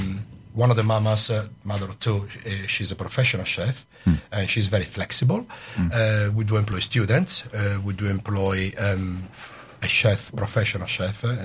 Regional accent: Sardinia, Italy; I come from Sardinia with the ink squid black pasta

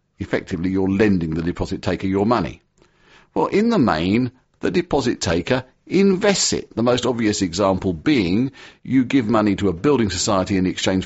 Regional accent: United Kingdom; To me, as a Brit with no real axe to grind either way

